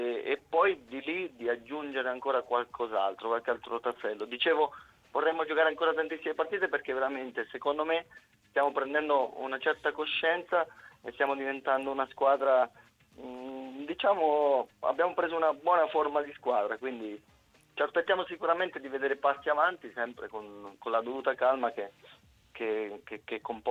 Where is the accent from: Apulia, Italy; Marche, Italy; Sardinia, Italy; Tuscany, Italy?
Marche, Italy; Macerata; Io l'ho vissuto un po' a Macerata, che è la mia città